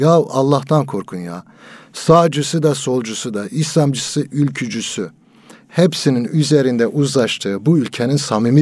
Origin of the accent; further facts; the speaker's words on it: Elazığ, Turkey; bakın Elazığlıyım ben, bizim kültürde eskiden daha yaygındı.